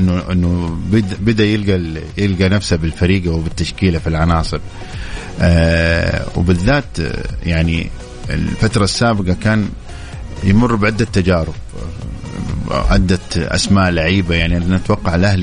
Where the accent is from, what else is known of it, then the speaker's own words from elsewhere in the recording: Saudi Arabia; الكرة عندنا في الخليج وفي السعودية أنه نحب الطريقة البرازيلية